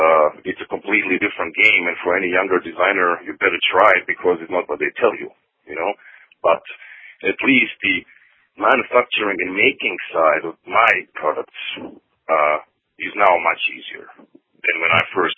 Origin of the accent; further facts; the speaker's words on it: Croatia; English is a second language; also born or lived in Austria / Germany; my, you know, original country of Yugoslavia, which now, of course, is 6 different countries due to the war. So technically I'm from Yugoslavia, but, you know, when people ask me now, I'm from Croatia.